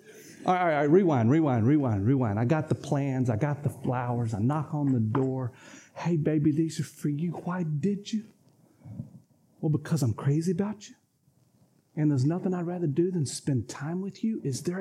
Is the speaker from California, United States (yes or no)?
no; Rocky Mount, North Carolina, United States; I live in a unique part of the country growing up in Rocky Mount, North Carolina.